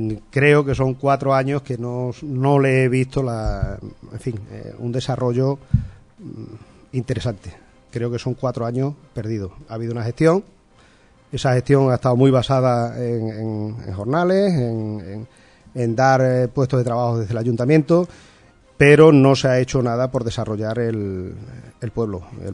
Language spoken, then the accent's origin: Spanish; Torrefresneda, Extremadura, Spain; quiero llevar a mi pueblo y a mi pueblo Guareña también, pues bueno, a una cordialidad, a un desarrollo y a que se pueda, de alguna manera, poder estar en Guareña o en Torrefresneda independientemente